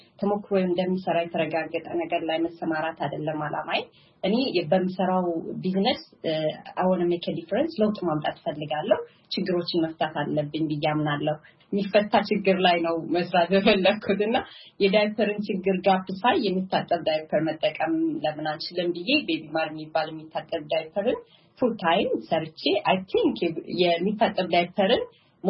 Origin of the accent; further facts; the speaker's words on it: Amhara, Ethiopia; Amharic is a second language; also born or lived in Tigray; አስተዳደጌ ግን ጎጃም ደሴ ወይዘሮስን ተምሬያለሁ። ሃይ ስኩል እንኳን ደብረ ማርቆስ፣ ደሴ ወይዘሮስን እና መቀሌ ሀጽ ዮሐንስ ነው የጨረስኩት።